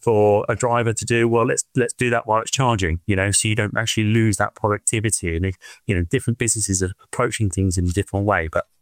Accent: Swindon, South West England, United Kingdom; And then I, like everyone else, I grew up in Swindon.

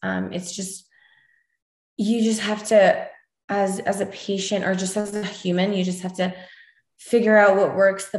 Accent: Canada; I'm originally from Canada

